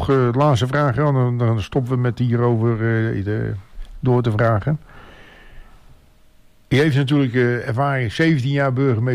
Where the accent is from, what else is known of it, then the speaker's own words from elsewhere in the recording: Rotterdam, South Holland, Netherlands; now in Texel, Netherlands; Nou, ik ben een jongen van Rotterdam-Zuid, dus ik weet hoe het is. En geen slecht woord over Rotterdam-Zuid, hoor. Maar ik ben toch wel blij dat ik op Texel woon.